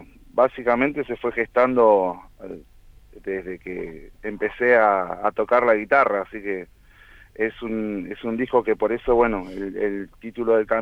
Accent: Carmen de Patagones, Buenos Aires Province, Argentina; yo soy acá de Carmen de Patagones. Mis inicios en la música fueron básicamente acá.

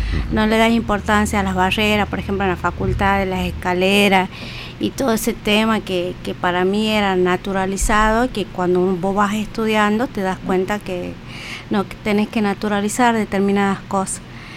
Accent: Salvador Mazza, Salta, Argentina; now in Tucumán, Argentina; yo vengo de Salta, de Salvador Massa. Yo terminé el secundario, me becaron para venir a estudiar acá.

